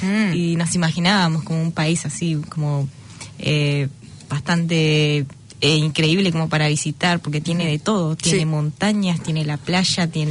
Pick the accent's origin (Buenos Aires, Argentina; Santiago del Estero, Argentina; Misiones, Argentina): Buenos Aires, Argentina; now in New Zealand; De Buenos Aires.